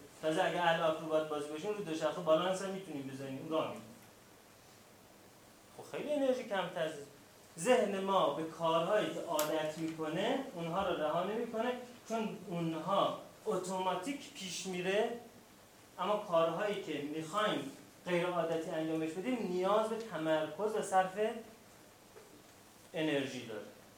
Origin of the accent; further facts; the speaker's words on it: Iran; چون ما ایرانی هستیم، مسئله برای ما ارزش شخصی داره، ارزش ناموسی داره.